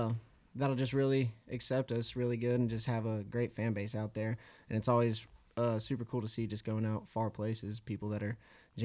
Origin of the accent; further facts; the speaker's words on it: Lubbock, Texas, United States; I'm 23 years old, grew up, born and bred in Lubbock, Texas. Still haven't left the damn place.